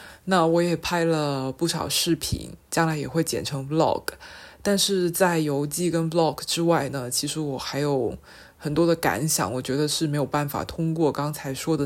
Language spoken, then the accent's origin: Chinese; Guangdong, China; 我是广东人，然后我这辈子都没有在北方生活过，所以我从来不知道在冬天吹暖气是一种怎样的感受。